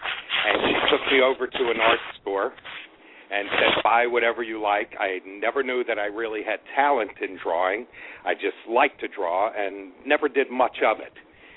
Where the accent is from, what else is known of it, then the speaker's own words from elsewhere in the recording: Trenton, New Jersey, United States; now in Long Island, United States; Born and raised in Trenton, New Jersey. Mm-hmm. Live in Long Island now with my wife Nancy.